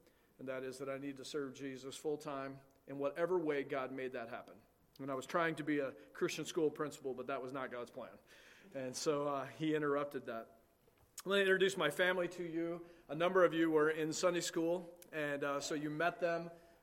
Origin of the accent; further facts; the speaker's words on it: West Danby, New York, United States; also born or lived in Lockport; I was born in Lockport, New York. And that's not too far from here. And then my dad's first church was in West Danby, New York, just south of Ithaca. And I grew up as a teenager in that area.